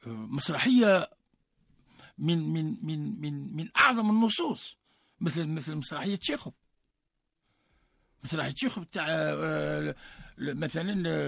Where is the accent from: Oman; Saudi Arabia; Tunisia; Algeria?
Algeria; عندنا في الجزائر مثلا عندنا عدة مواضيع يمكن أن نعالجها